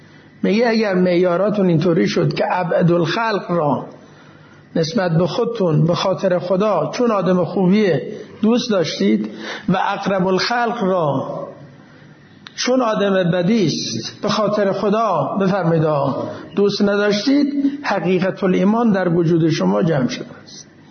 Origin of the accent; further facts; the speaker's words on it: Iran; من ایرانیم، اون عزیز یمنیست